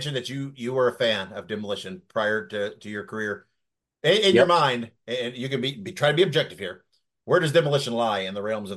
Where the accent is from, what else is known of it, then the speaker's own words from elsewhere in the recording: Columbus, Indiana, United States; I'm from, my hometown was Columbus, Indiana back then. That's where I was from.